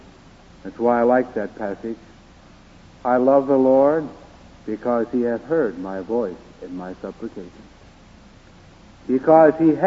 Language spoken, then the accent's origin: English; Le Mars, Iowa, United States; As a boy, I was raised over here near Sioux City in Lamar.